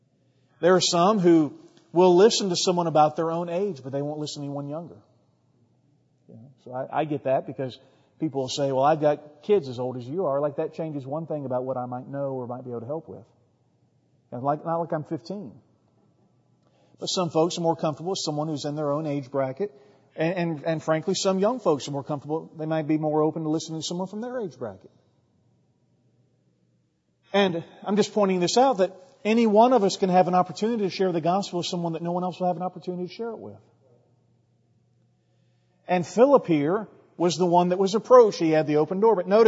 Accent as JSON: {"language": "English", "region": "Texas", "country": "United States", "said": "I thought it was funny when I was in Israel, I was at one of the souvenir shops, and the lady asked me where I was from, I said, I'm from Texas, and she said, where? And being a dummy, I said, in America."}